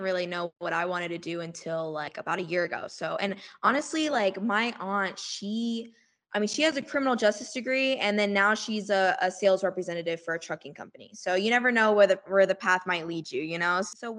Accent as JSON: {"language": "English", "region": "Florida", "country": "United States", "said": "You know, I'm from Florida, and so literally University of South Florida is maybe 10 minutes away from my house"}